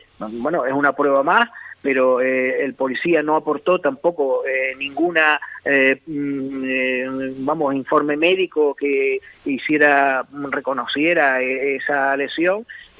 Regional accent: Spain

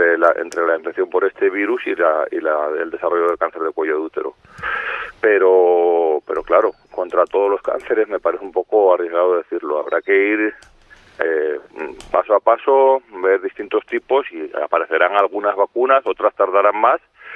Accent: Castile and León, Spain; Castilla y León, que es de donde yo vengo y yo lo sé por mis padres que están allí

